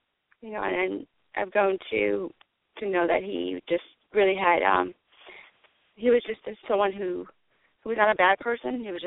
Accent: New York, United States; Well, I grew up in New York. And my father was Jewish and my mother was Puerto Rican.

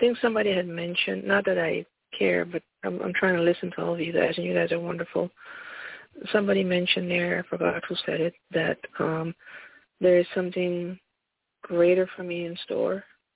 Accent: India; She's Indian. I'm Indian.

